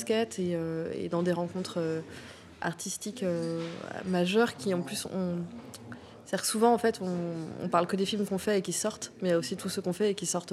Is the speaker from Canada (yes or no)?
no; Nantes, Pays de la Loire, France; Alors, je suis arrivée à Nantes tout de suite. Mes parents étaient déjà installés à Nantes, donc je suis pas née à Nantes techniquement, mais voilà, je suis nantaise.